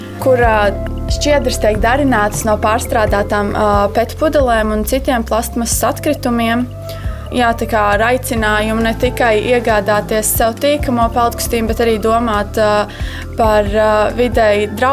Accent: Valmiera, Valmiera Municipality, Latvia; un es arī esmu no Valmieras.

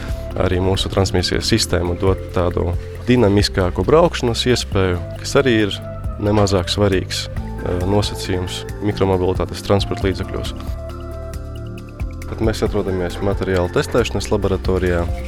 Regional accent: Rēzekne, Latgale, Latvia; esmu no Rēzeknes, absolvēju Rēzeknes 5. vidusskolu.

